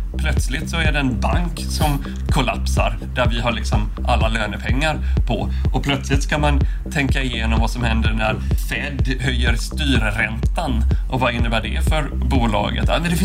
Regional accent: Oskarshamn, Kalmar County, Sweden; huvudkontor i Oskarshamn, där jag är uppvuxen. Eller till och med utanför Oskarshamn, Påskallavik

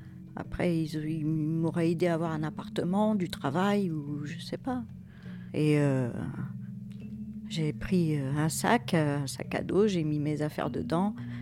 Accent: Fontainebleau, Île-de-France, France; Alors, j'ai grandi à Fontainebleau, dans une cité.

